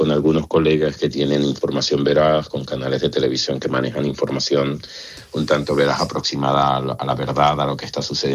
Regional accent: Venezuela; lo puedo ver como venezolano o lo veo también como periodista

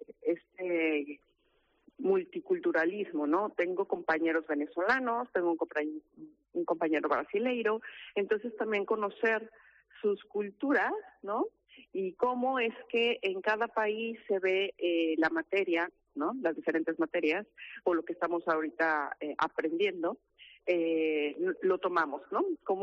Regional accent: Mexico; moved away as an adult; now in Spain; yo soy mexicana, tengo prácticamente 2 meses que llegué a España

